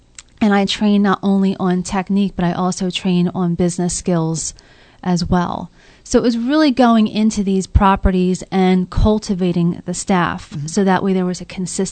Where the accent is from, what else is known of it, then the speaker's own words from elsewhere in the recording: Philadelphia, Pennsylvania, United States; I'm originally from Philadelphia.